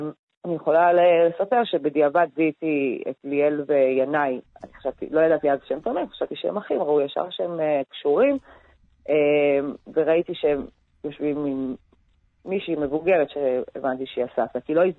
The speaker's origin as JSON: {"language": "Hebrew", "town": "Be'eri", "region": "Southern District", "country": "Israel", "said": "מקיבוץ ברי"}